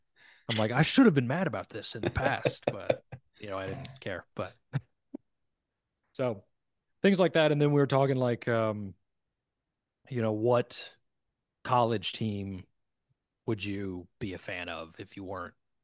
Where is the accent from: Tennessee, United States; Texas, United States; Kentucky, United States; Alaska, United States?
Tennessee, United States; Knoxville; because I grew up in Knoxville